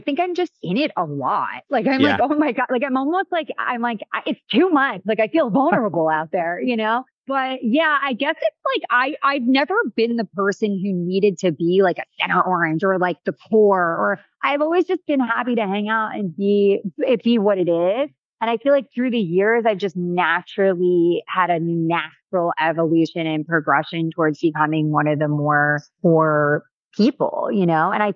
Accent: Long Island, New York, United States; I'm from Long Island.

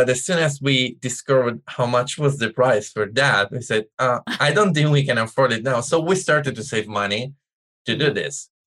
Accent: Italy; English is a second language; I'm from Italy. All my family is from Italy. My husband is from Italy.

